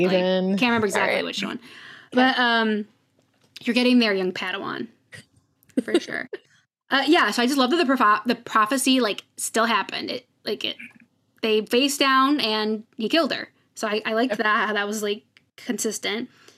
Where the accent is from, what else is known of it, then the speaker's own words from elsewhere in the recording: Cleveland, Ohio, United States; And then I liked it because Cleveland was mentioned. My hometown was mentioned.